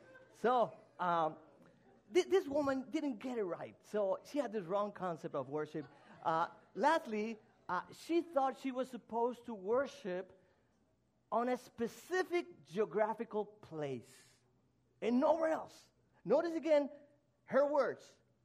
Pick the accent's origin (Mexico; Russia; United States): Mexico; English is a second language; I was born and raised in Mexico.